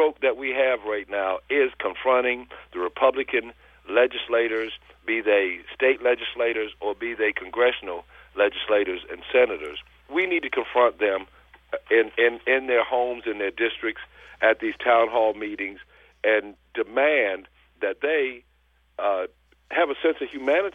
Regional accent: the South, United States; how I view what I saw growing up in the South and traveling all across the country

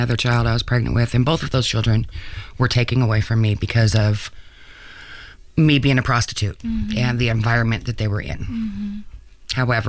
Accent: Monroe, Washington, United States; born there; Well, I was born in a small town named Monroe, Washington, Washington State. I was born poor, for lack of a better word.

